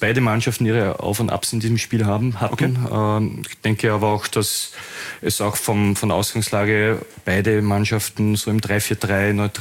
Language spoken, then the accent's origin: German; Vienna, Austria; now in Linz, Austria; Ja, ich bin in Wien aufgewachsen, aber seit 20 Jahren in Linz.